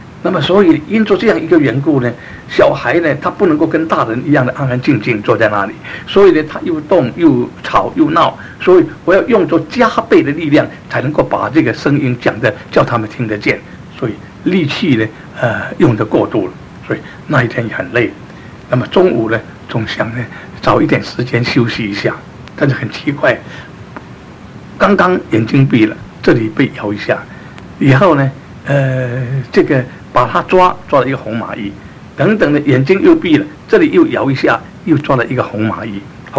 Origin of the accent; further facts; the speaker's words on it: Fujian, China; 那么我们福建人呢吃稀饭呢